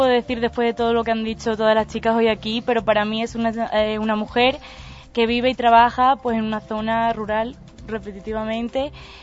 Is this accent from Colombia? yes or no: no; Guareña, Extremadura, Spain; De hecho, este año estoy estudiando aquí a distancia y no me he movido para nada de mi pueblo.